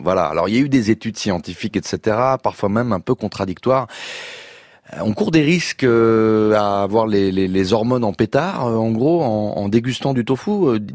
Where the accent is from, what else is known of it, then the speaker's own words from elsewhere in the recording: Lyon, Auvergne-Rhône-Alpes, France; Moi, en revanche, en tant que Lyonnais, je risque de faire ma conversion végane